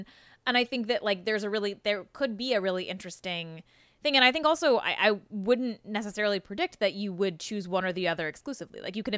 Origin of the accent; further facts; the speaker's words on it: San Diego, California, United States; I grew up in San Diego